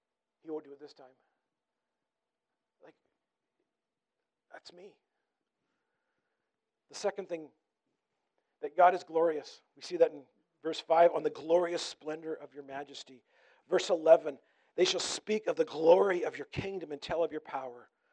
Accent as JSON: {"language": "English", "region": "British Columbia", "country": "Canada", "said": "Like, I'm from British Columbia, okay? We have lots of trees, okay? Not like Alberta here."}